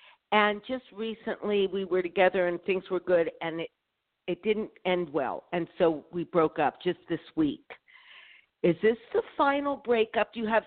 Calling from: California, United States

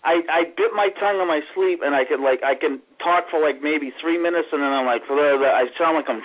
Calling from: Boston, Massachusetts, United States; No, I'm calling from Boston.

